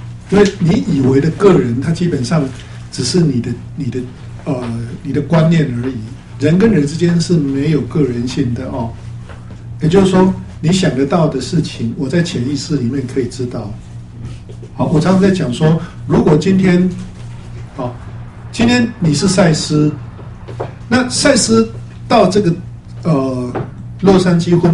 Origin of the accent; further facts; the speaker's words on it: Taipei, Taiwan; now in Los Angeles, United States; 我本来我出生在台湾嘛，我成长在台北嘛